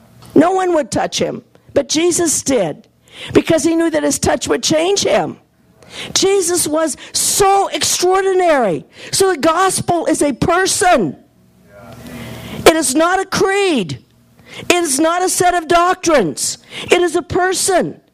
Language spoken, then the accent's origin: English; Iowa, United States; My family, you know, I'm from Iowa originally